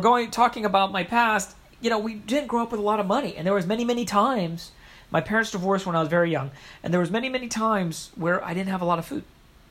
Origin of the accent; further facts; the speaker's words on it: Houston, Texas, United States; When I was a kid, I was growing up in Texas, in Houston, Texas.